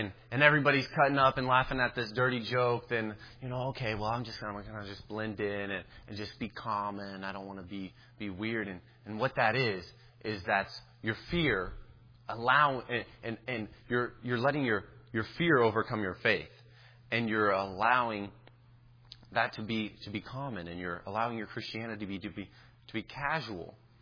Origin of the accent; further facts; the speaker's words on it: Dallas, Texas, United States; I'm from the Dallas area, so please don't hurt me if you're a Saints fan